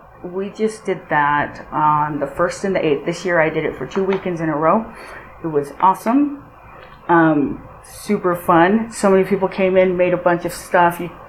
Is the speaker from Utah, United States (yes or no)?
yes; Cedar City, Utah, United States; So I grew up here in Cedar City. I actually went to Cedar High.